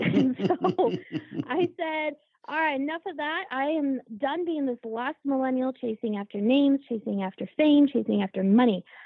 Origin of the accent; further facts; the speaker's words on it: Colorado, United States; I've been born and raised in Colorado in the United States. And, you know, we have these beautiful mountains out here.